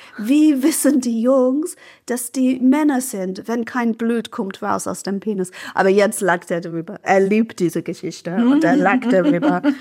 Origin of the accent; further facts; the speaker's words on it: England, United Kingdom; als Engländerin mit NHS-Sozialisierung